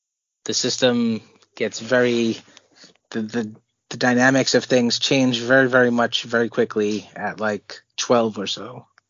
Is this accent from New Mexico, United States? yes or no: no; Brooklyn, New York, United States; We're from Brooklyn, and that's the end of it.